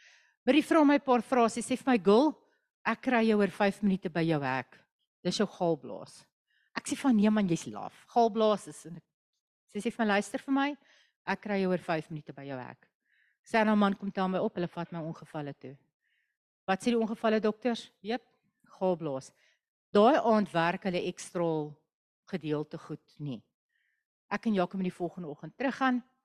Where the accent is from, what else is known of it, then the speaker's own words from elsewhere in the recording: Kimberley, Northern Cape, South Africa; Ek sê vir hulle, "O, ek kom ook van Kimberley af."